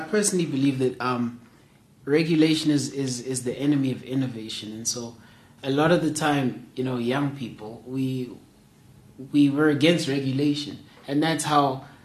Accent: Springs, Gauteng, South Africa; Well, I'm from Springs

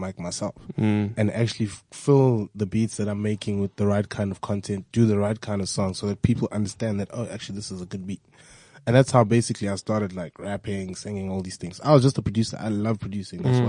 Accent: Durban, KwaZulu-Natal, South Africa; I grew up in Durban.

